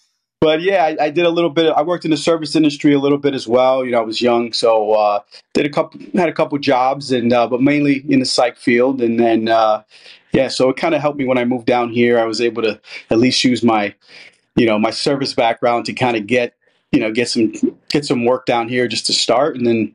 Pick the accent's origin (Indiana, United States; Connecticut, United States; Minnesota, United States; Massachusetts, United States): Connecticut, United States; now in Fort Myers, United States; No, I'm originally from the Northeast, Connecticut. So been down here about 8 years.